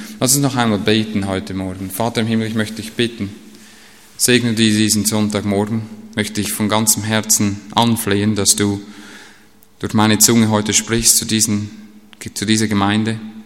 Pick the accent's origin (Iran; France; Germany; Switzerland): Switzerland; Na gut, ihr habt schon gehört, ich bin kein richtiger Deutscher, ich bin schon Schweizer und ich gebe mir Mühe, dass ihr das gut versteht.